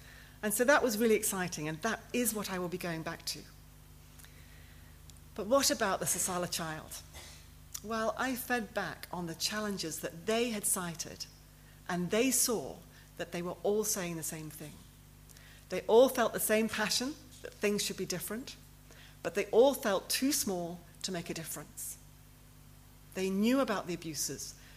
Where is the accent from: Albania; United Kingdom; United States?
United Kingdom; And I was being very British.